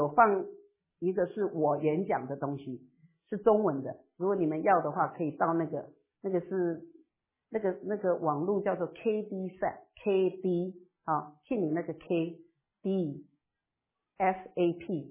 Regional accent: China; now in United States; 因为我们中国人那个四菜一汤其实非常均衡。我记得我小时候我们家都是四菜一汤，很均衡的。可是我们现在住在美国了

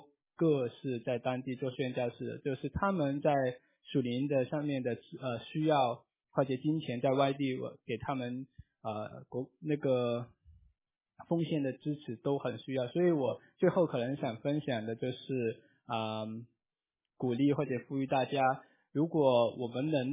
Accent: Hong Kong; 我是从香港来，有出名的东方之珠

